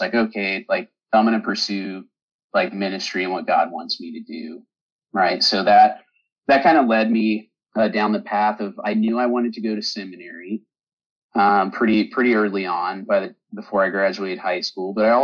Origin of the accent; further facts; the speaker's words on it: Colorado, United States; I grew up in Colorado, so it's winter time.